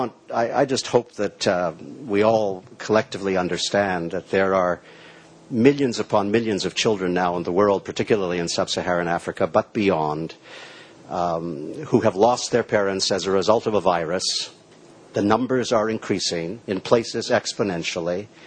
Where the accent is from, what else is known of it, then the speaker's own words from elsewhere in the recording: Canada; You'll forgive me as a Canadian, a faintly invidious comment, but since my own country is involved, I can make it.